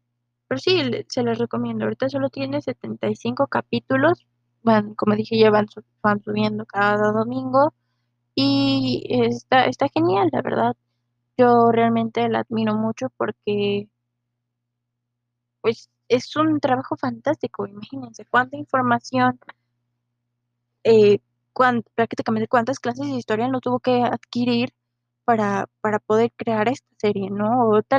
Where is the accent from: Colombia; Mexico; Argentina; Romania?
Mexico; al menos en México, yo soy de México